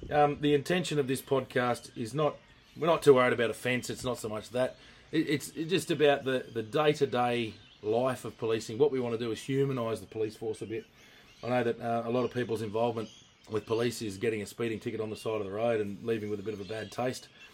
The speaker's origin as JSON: {"language": "English", "town": "Toowoomba", "region": "Queensland", "country": "Australia", "said": "I said, I'm from Toowoomba."}